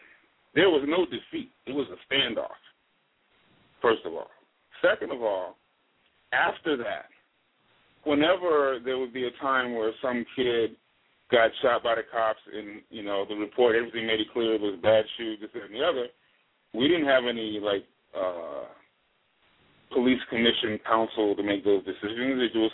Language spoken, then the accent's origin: English; Detroit, Michigan, United States; When I was growing up in Detroit during the 60s, the Detroit riot was the worst of all of them.